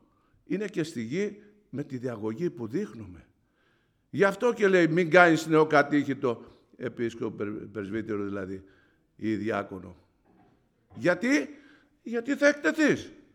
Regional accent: Thessaly, Greece; Διότι είναι σε ένα νησί στην πατρίδα μου, είναι στις Βόρειες Σποράδες.

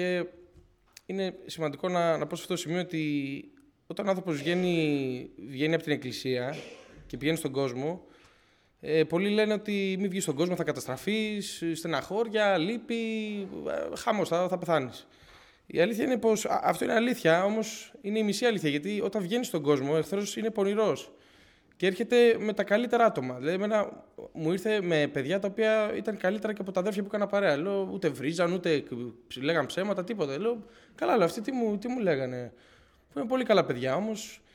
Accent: Athens, Attica, Greece; Και μεγάλωσα τα παιδικά μου χρόνια, δηλαδή από μικρός, το 2003 γεννήθηκα στην Αθήνα και πήγαινα μαζί με τους γονείς μου Εκκλησία, πήγαιναμε στην Κηφισιά αρχικά, μετά στη Λούτσα.

